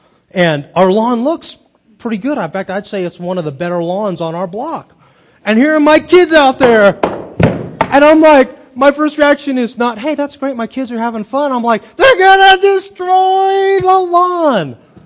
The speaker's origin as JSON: {"language": "English", "region": "California", "country": "United States", "tie": "born or raised there", "said": "it was so different than my own experience growing up in suburban California."}